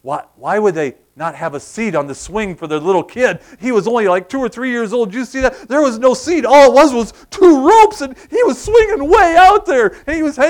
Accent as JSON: {"language": "English", "town": "Princeton", "region": "New Jersey", "country": "United States", "said": "I'm from Princeton, all right?"}